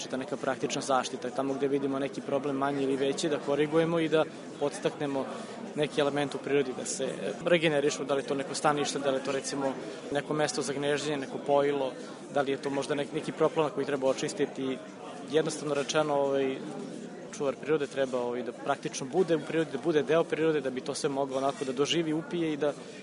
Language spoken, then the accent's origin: Serbian; Vršac, Vojvodina, Serbia; born or raised there